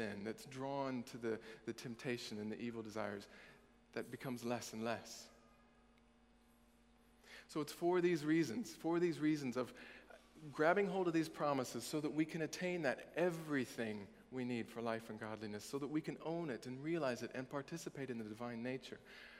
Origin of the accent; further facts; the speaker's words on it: Indiana, United States; Still don't sound like it though, do I? Still sound like I'm from Indiana.